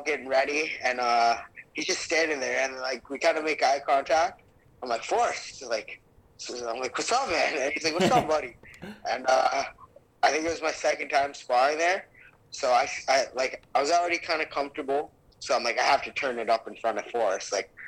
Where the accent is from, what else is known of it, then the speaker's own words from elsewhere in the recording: Canada; I think it's because we're Canadian, man.